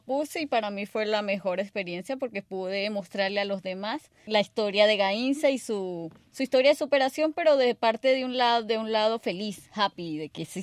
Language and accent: Spanish; Venezuela; como yo soy de Venezuela, uno tiene que trabajar aquí, mandarle a la familia